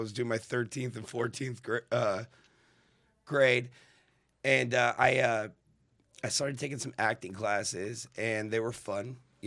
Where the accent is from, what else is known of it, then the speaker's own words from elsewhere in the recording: Santa Monica, California, United States; So I grew up in Santa Monica, what was I talking about?